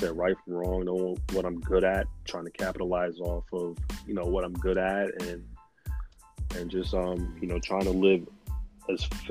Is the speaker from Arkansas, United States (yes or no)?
no; New York, United States; I'm from New York, bro.